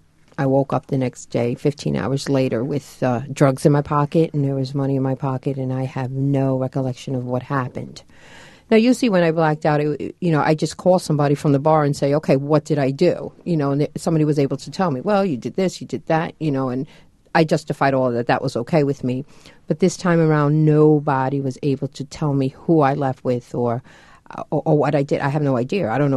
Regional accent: Long Island, New York, United States; In my house, I grew up in Long Island, and both my parents are very loving and very protective, and I'm number 5 out of 7, and, very Hispanic family

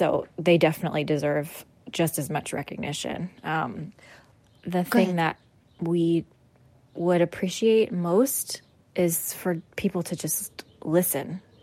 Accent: Midwest, United States; Like, it just feels like I'm from the Midwest, so very familiar with storms and tornadoes

